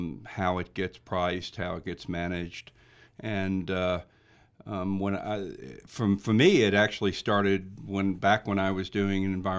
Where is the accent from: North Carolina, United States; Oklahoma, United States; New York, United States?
North Carolina, United States; And I come from Henderson County. We have a long history on water.